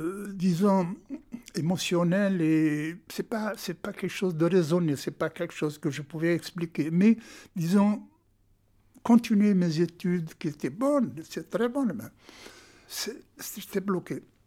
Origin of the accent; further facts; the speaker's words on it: Blida, Blida Province, Algeria; C'est un Antillais qui était un psychiatre chez nous, à Blida